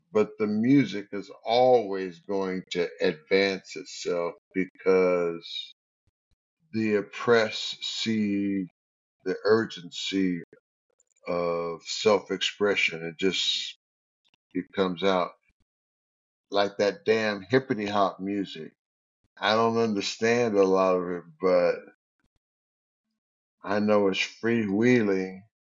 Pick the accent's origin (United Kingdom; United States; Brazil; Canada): United States; California; But, you know, growing up in the Bay Area, getting the gig with Eddie